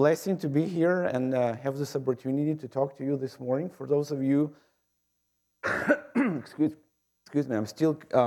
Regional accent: Ukraine; moved away as an adult; also born or lived in United States; now in Canada; Originally, my family, we're from Ukraine. I did my graduate studies in the United States for 6 years. We lived on the Eastern Shore in the state of Maryland. And then I got a job with Agriculture Canada in 2014, and we came to Brennan and never left.

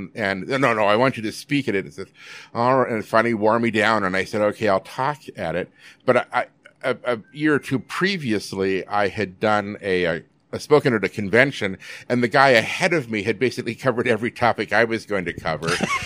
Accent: Yakima, Washington, United States; now in Seattle, United States; So when I moved from my hometown of Yakima to Seattle, the only friends I had were in the society

